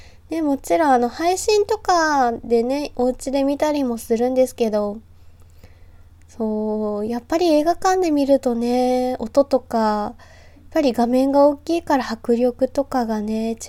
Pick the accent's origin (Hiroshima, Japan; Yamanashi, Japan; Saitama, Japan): Saitama, Japan; はい、出身地は埼玉県で新人声優です。